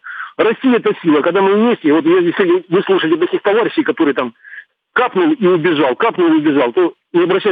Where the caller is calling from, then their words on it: Donetsk Oblast, Ukraine; Я из Донецкой области звоню вам.